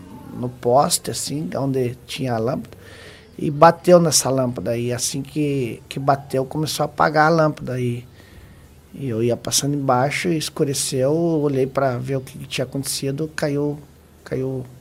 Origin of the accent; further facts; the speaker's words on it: Porto União, Santa Catarina, Brazil; Eu sou natural do interior do estado, município de Porto União. E naquela oportunidade eu morava com meus pais e trabalhava em indústria madeireira.